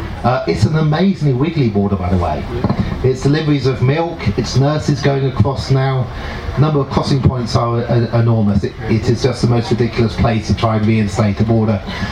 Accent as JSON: {"language": "English", "region": "England", "country": "United Kingdom", "said": "Most of us, I'm English."}